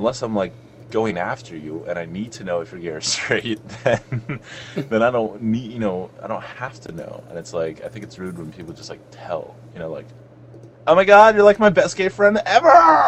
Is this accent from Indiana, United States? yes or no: no; Miami, Florida, United States; now in Arizona, United States; I grew up in Miami in South Florida. And when I moved to Arizona, I had never seen so many fucking white people my whole life.